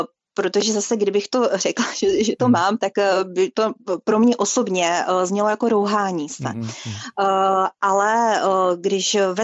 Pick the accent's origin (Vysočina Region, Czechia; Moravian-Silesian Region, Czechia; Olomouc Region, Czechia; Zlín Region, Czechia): Olomouc Region, Czechia; Olomouc; na konci července 2016 už jsem se stěhovala do Olomouce, odkud pocházím.